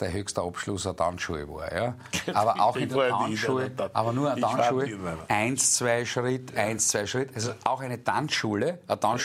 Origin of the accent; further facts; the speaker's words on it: Graz, Styria, Austria; weil ich bin ein Grazer.